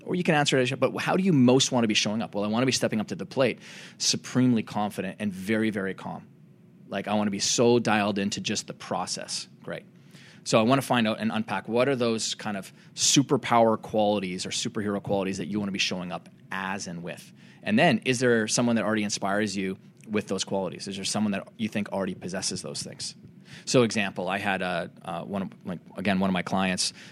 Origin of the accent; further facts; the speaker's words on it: Canada; where I grew up in Canada, rich Native American history where I grew up.